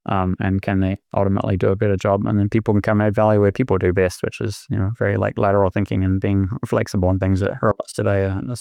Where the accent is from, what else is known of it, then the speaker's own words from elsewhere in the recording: Te Puke, Bay of Plenty, New Zealand; I grew up in Te Puke, which is, you know, obviously kiwifruit capital of New Zealand represent.